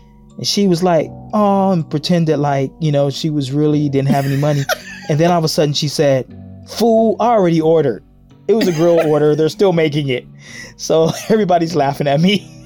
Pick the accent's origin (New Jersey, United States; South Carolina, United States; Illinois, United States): Illinois, United States; Chicago; I'm 59 years old. I'm from Chicago, Illinois